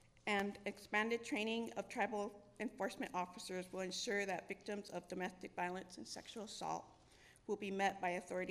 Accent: St. Francis, South Dakota, United States; from St. Francis, South Dakota, where I grew up.

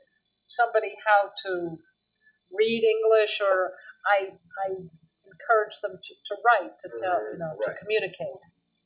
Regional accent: Boston, Massachusetts, United States; I'm from Boston originally, and then I went to college in Vermont.

